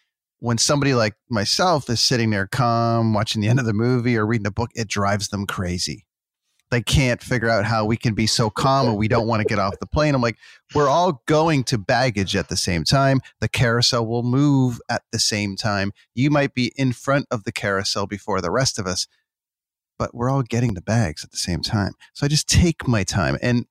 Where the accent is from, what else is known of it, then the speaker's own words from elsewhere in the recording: Canada; Well, okay. You know what? I'm Canadian. I love this country.